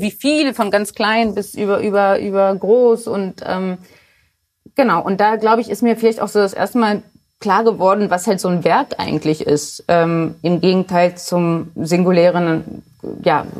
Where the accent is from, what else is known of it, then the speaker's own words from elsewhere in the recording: Hanover, Lower Saxony, Germany; Ich bin direkt am Maschsee zur Schule gegangen